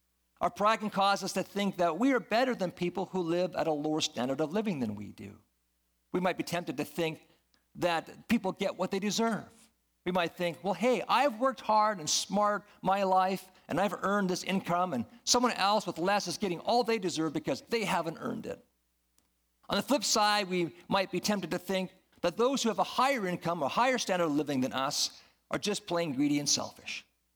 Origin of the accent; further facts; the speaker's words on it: Moose Jaw, Saskatchewan, Canada; Growing up in Moose Jaw, I had no idea that there were so many wealthy people in Canada that lived in huge houses